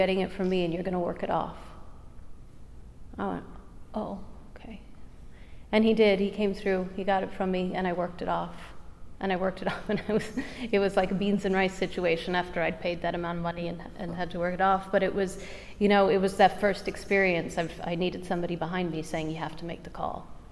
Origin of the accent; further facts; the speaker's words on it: Ireland; moved away as an adult; now in United States; I was happily escaped from Ireland and ended up working in an Irish travel agency in San Francisco. And the debt that I'd left behind found me across the Atlantic and across the States.